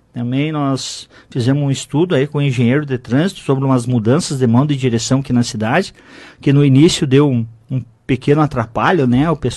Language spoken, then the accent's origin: Portuguese; Lajeado Bonito, Brazil; eu sou, né, lá do Lajeado Bonito, nasci de lá, nasci lá no Lajeado Bonito